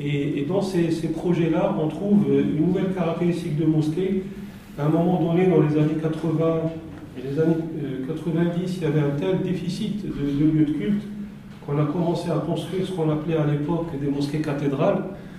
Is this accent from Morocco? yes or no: yes; Morocco; moi-même je suis originaire du Maroc